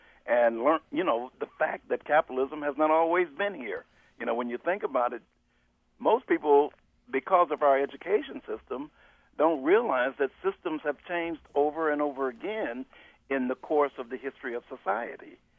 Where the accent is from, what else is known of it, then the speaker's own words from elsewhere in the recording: Detroit, Michigan, United States; I grew up in Detroit and worked in the auto plants there